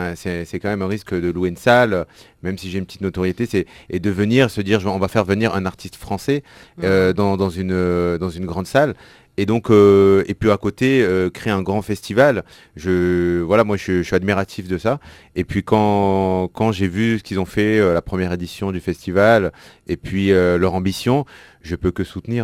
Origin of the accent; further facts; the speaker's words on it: France; moi je suis français, algérien, mais j'ai grandi en France, j'ai grandi dans l'un des plus grands quartiers gitans du monde.